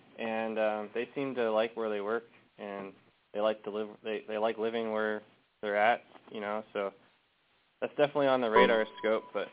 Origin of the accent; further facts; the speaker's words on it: Idaho, United States; I grew up in North Idaho, near Spokane, Coeur d'Alene, Spokane Coeur d'Alene area.